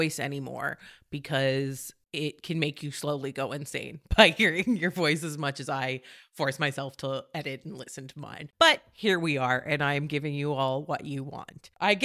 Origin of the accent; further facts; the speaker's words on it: New England, United States; I'm from New England, so it's just NASCAR is not a super accessible sport to me anyway.